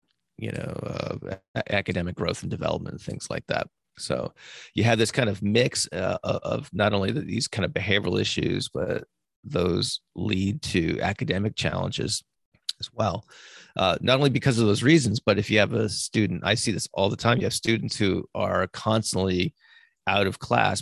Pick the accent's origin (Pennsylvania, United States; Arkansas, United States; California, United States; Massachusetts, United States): Massachusetts, United States; I grew up in Massachusetts. We go up there to, like, ski.